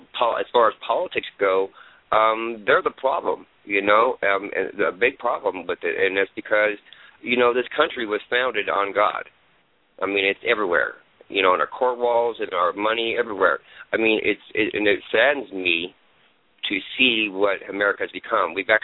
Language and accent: English; California, United States; now in Arizona, United States; I'm from California. but I've lived in Arizona for a year now. I moved here to get away from California.